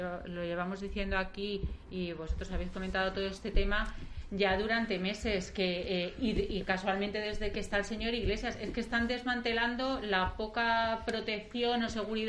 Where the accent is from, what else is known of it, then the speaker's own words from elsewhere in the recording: Spain; yo como española ciudadana